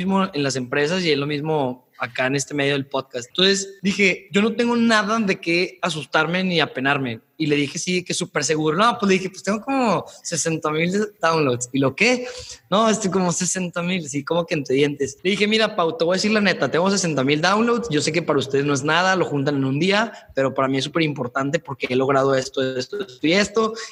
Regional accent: Torreón, Coahuila, Mexico; Soy de Torreón, sé que van a venir.

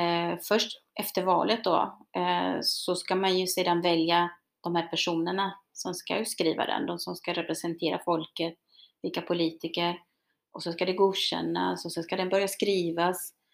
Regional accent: Chile; now in Sweden; För det som har varit vår kritik då, som chilenare här i Sverige, det är att varken TV eller regeringen har uttalat sig.

